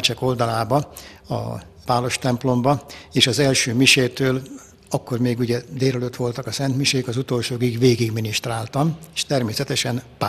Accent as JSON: {"language": "Hungarian", "town": "Pécs", "region": "Baranya", "country": "Hungary", "tie": "born or raised there", "said": "Pécsett születtem egy igazán katolikus, gyakorló keresztény családban, így Pécs városának szinte majdnem minden templomát már gyerekkoromban végigjártam."}